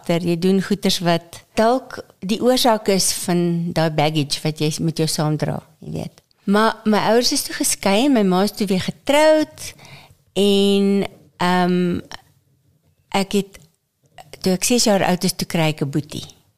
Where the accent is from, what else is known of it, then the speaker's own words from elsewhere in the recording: Nigel, Gauteng, South Africa; born there; Wel, ek is gebore in 1952 in Nigel.